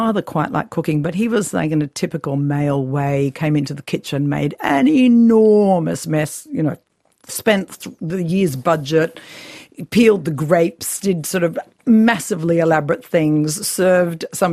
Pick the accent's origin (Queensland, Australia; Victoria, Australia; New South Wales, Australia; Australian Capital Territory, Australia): Victoria, Australia; Melbourne; And so I was born in South Yarra. It was all a bit fancy.